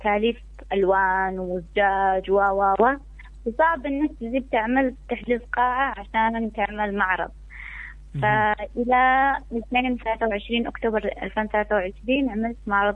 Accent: Yemen; أنا يمنية وعايشة في اليمن

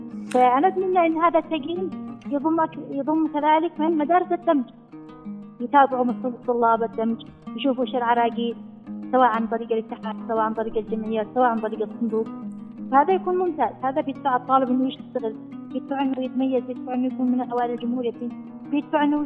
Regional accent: Amran, Yemen; كوني معاقة وفتاة معاقة وربيت في الريف اليمني في محافظة حمران مدينة حبابة

